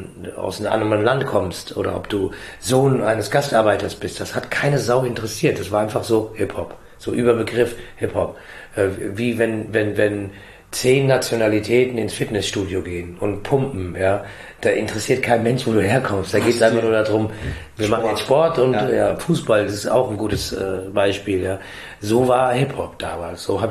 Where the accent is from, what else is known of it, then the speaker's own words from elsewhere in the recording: Frankfurt, Hesse, Germany; weil wir trotzdem Deutsche sind, ja, weil wir hier geboren sind und uns auch als Frankfurter sehen. Ich sehe mich absolut als Frankfurter und auch als Deutscher, ja. Aber ich habe ja Roots